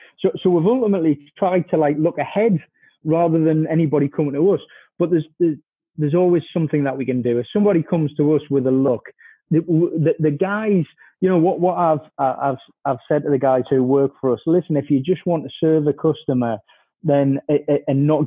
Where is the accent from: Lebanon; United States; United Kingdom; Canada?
United Kingdom; Sunderland, North East England; and I'm from Sunderland.